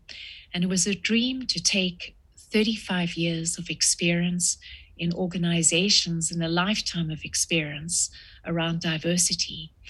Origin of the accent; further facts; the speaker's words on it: South Africa; Growing up in South Africa at such a time really does impact you.